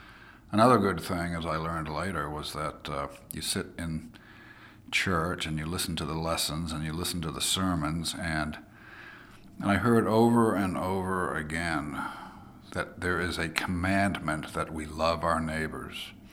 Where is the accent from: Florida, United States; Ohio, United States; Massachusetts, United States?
Massachusetts, United States; Dedham; I grew up in St. Paul's Church in Dedham, Massachusetts, singing in the choir.